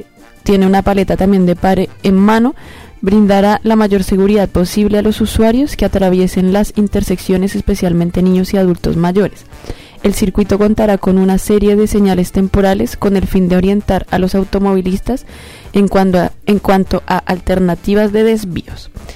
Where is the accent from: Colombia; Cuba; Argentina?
Colombia; como yo soy de Colombia, ya en Bogotá igual hace mucho tiempo hay una gran cultura ciclística